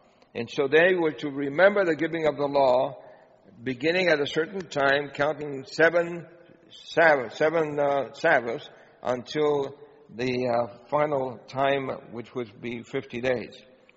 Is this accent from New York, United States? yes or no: yes; Brooklyn, New York, United States; A kid growing up in Brooklyn doesn't know anything about growing food.